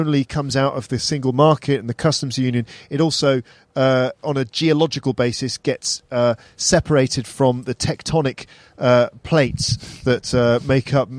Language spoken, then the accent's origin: English; Ireland; I'm Irish. Look … I'm from Ireland.